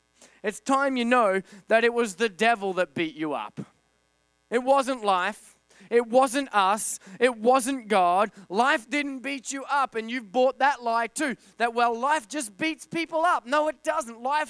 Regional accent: Australia; because I'm from Australia

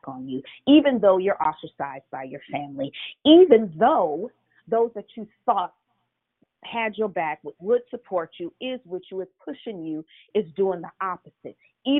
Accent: Daly City, California, United States; Growing up in Daly City, it was always foggy.

